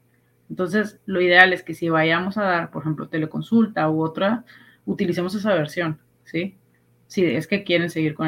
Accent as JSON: {"language": "Spanish", "town": "Monterrey", "region": "Nuevo León", "country": "Mexico", "said": "Al final somos regios y surgió en una carnita asada, literal."}